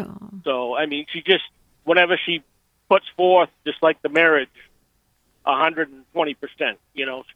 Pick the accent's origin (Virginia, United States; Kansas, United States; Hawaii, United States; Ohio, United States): Virginia, United States; But I'm a, you know, I'm actually from Virginia, but I'm a long-haul truck driver, and today I'm up in Minnesota